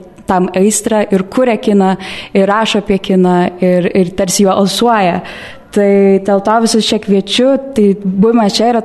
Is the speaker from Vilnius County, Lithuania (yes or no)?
yes; Vilnius, Vilnius County, Lithuania; aš esu Vilnietė ir šiaip studijuoju filosofiją